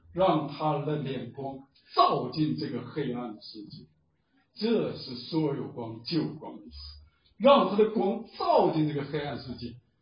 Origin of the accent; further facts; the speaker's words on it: Northeast China, China; accent: Northeastern Mandarin; 用我们东北话说是没有个数